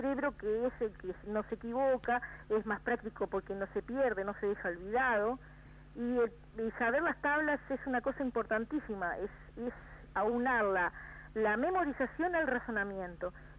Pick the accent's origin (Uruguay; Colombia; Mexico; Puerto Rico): Uruguay; Como buenos uruguayos hicimos una parrilla